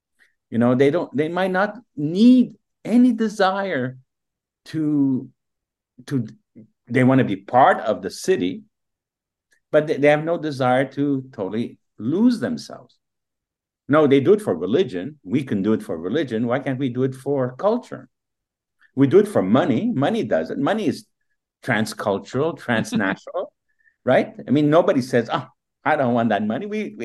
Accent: New Jersey, United States; Sure, I'm from New Jersey, but that is an accident.

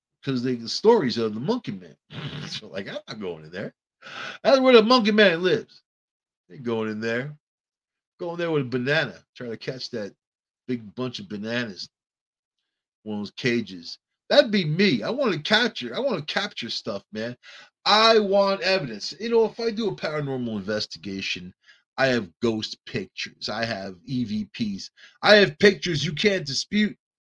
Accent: New York, United States; I was raised on Long Island, where all kinds of stories were coming out of the governmental facilities on Fisher's Island, Gardner's Island

